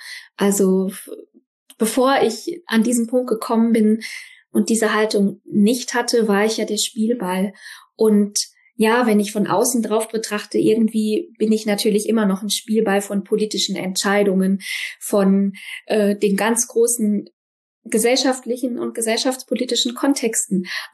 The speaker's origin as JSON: {"language": "German", "region": "North Rhine-Westphalia", "country": "Germany", "tie": "born or raised there", "said": "Es ist auch nicht weit zu meiner Heimat, Siegerland. Ich bin noch so ein bisschen familienverwurzelt, deswegen bin ich nicht allzu weit weg."}